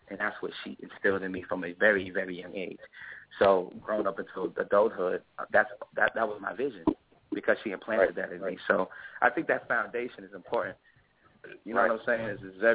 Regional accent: the South, United States; I grew up in the South

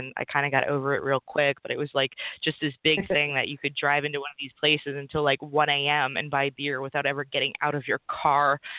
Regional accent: Connecticut, United States; I grew up in Connecticut, and Connecticut has got some of the strictest alcohol laws around.

